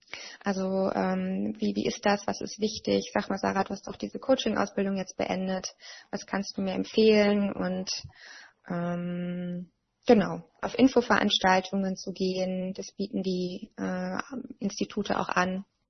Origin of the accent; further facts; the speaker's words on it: Baden-Württemberg, Germany; Ich komme ja aus dem Badenerländle und ich wurde am Anfang in Berlin von meinen Freunden auch immer ein bisschen ausgelacht.